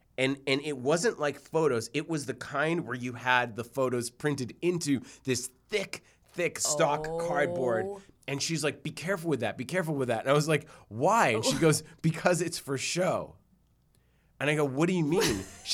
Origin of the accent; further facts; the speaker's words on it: Newton, Massachusetts, United States; I grew up in Newton in Jewish houses